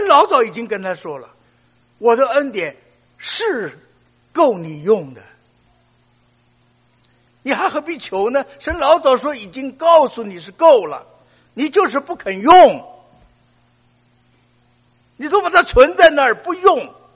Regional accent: Shanghai, China; 我们从上海来的人都以刘翔为荣啊

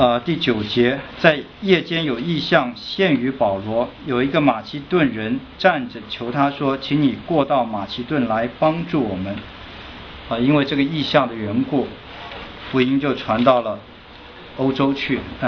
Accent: China; 那因为我们是中国人

